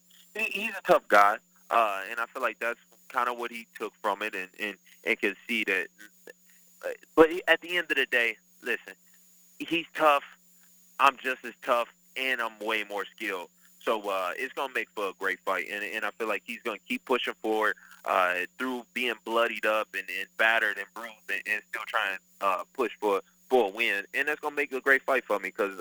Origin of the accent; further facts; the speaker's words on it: Detroit, Michigan, United States; I'm from Detroit, but it really don't hold a candle to the favelas down there.